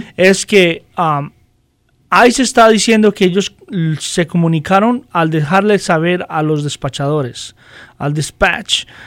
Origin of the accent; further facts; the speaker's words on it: Los Angeles, California, United States; Yo vengo de Los Ángeles y en Los Ángeles pasaba mucho más.